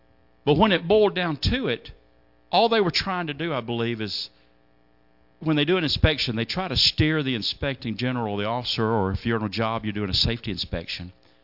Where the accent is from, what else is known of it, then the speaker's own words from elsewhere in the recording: Georgia, United States; So my colonel knew I was from Georgia.